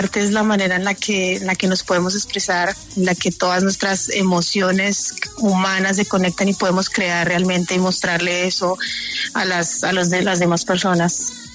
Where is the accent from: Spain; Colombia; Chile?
Colombia; Tunja, Boyacá; yo me crié en Tunja, para empezar, en Boyacá